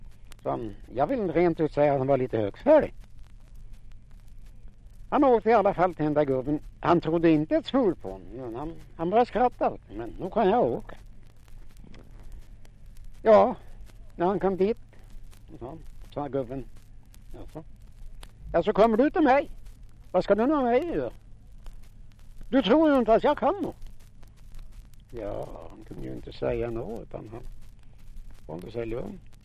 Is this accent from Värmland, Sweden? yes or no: no; Fällingsbro, Örebro County, Sweden; Och sa han, var är du ifrån … ? Ja, jag är från Fällingsbro, sa jag. Dit ska jag. Men annars var jag knäckt här i Gillsta, sa jag.